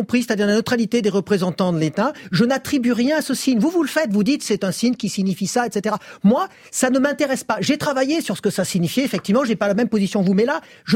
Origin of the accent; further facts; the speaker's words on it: France; je suis français, je suis en République française.